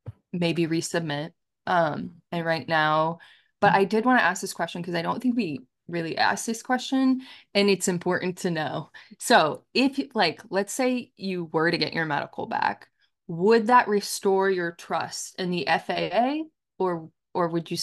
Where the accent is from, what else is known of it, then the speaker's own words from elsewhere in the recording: Washington, United States; Yeah, and I'm actually from Lake Chelan area.